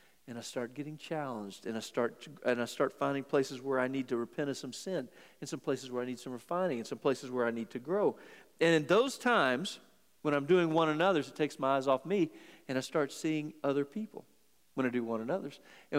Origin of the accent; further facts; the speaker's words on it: Victoria, Texas, United States; when I was a kid growing up in Victoria, Texas